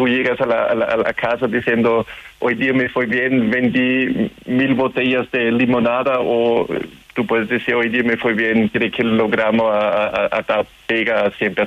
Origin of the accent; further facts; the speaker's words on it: Austria; moved away as an adult; now in Chile; ¿Qué te hace pensar que no soy chileno? Bromas aparte, yo soy austríaco. Y llegué así como a fines del siglo pasado. Ya llevo así como 22 años viviendo en Chile